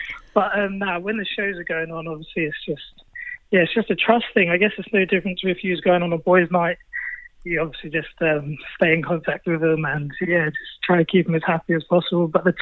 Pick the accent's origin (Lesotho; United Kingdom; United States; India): United Kingdom; England; now in Australia; I'm from England